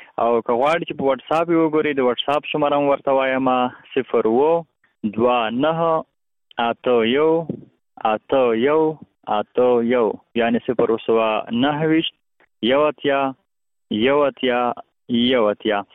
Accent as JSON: {"language": "Pashto", "region": "Paktia", "country": "Afghanistan", "said": "زه د پکتیا ولایت یم."}